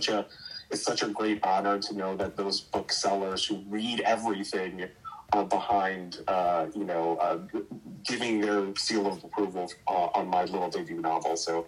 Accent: Queens, New York, United States; I was an American-born Chinese kid, born and raised in Queens.

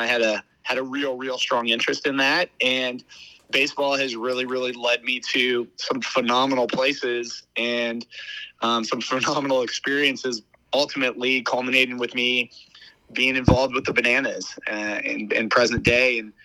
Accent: Omaha, Nebraska, United States; Yeah, so I grew up in Omaha, Nebraska, and a long ways away.

